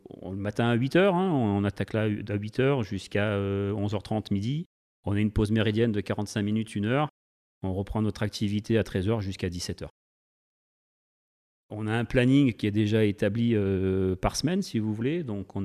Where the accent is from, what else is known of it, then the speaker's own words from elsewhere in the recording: Le Chambon-Feugerolles, Auvergne-Rhône-Alpes, France; Oui, je suis d'ici. Je suis originaire du Chambon-Feugerolles. Voilà, mes parents sont originaires du Chambon-Feugerolles.